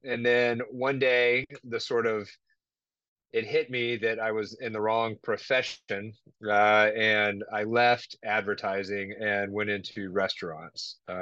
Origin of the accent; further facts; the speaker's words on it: Memphis, Tennessee, United States; born there; now in New Orleans, United States; I was born in Memphis, but have been down here in New Orleans for about 18 years, working in restaurants the whole time.